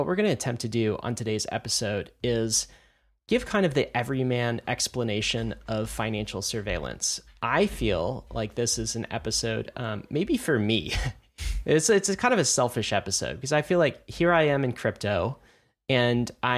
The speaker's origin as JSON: {"language": "English", "country": "United States", "said": "I can't because I'm an American."}